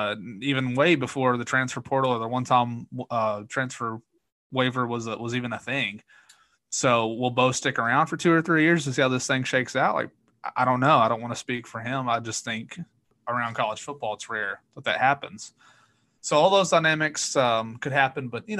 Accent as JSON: {"language": "English", "town": "Corbin", "region": "Kentucky", "country": "United States", "tie": "born or raised there", "said": "He's from not far from where I grew up in Corbin."}